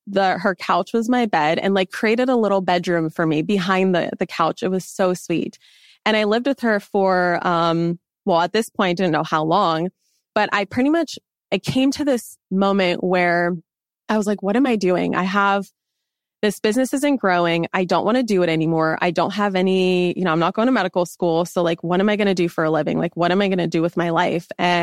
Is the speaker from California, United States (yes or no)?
yes; Los Angeles, California, United States; Like, I am not a rain girl. I need sunshine. I grew up in Los Angeles. Like, I need the sun.